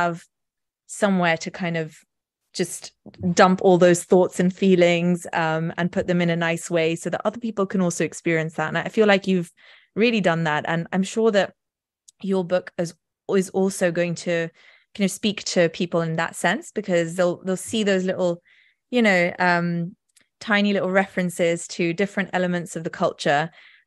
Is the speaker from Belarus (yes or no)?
no; Spain; also born or lived in Jaipur, India; I grew up in Spain, so similar to you, European flavor as well thrown in there.